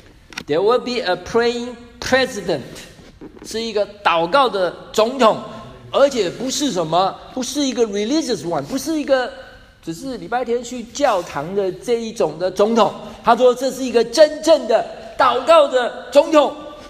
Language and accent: Chinese; China; 那我们中国人就说他这个人就是有江湖的江湖人啊